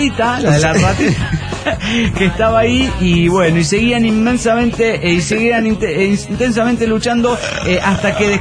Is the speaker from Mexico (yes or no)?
yes; Chihuahua, Mexico; de Chihuahua, México.